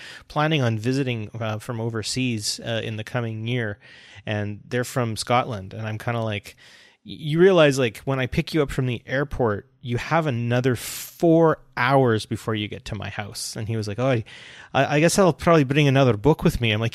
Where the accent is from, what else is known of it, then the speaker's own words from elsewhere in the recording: Alberta, Canada; I'm from Alberta. And you're like, yeah, but I'm from Northern Alberta. And then I'm like, I am from Northern Alberta.